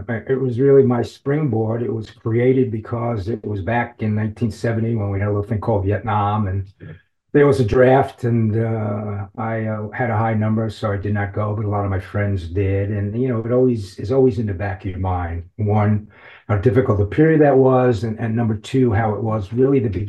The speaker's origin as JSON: {"language": "English", "town": "Uniondale", "region": "New York", "country": "United States", "tie": "born or raised there", "said": "for a kid growing up in New York, who was a Ranger fan, you know, from day one, who skated the streets of Uniondale, Long Island as Andy Bathgate"}